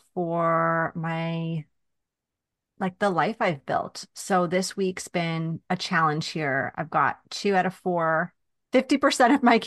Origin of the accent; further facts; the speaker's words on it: New York, United States; I'm from Long Island, as you know, and I became a mom there in 2013